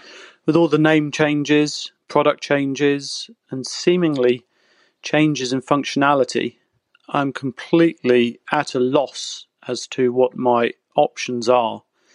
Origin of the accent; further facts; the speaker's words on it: United Kingdom; now in Germany; calling from northeast Germany. I'm a Brit living in Mecklenburg